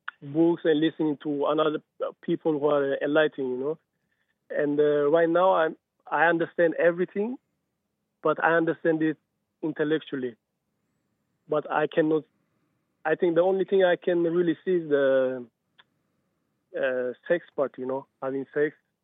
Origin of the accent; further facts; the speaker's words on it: Ethiopia; Father, like, I'm from Ethiopia.